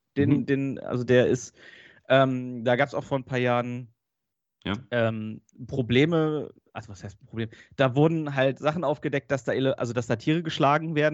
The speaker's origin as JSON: {"language": "German", "town": "Hildesheim", "region": "Lower Saxony", "country": "Germany", "tie": "born or raised there", "said": "Das ist für uns als Kinder, also jeder aus Hildesheim ist als Kind im Vogelpark Walsrode gewesen."}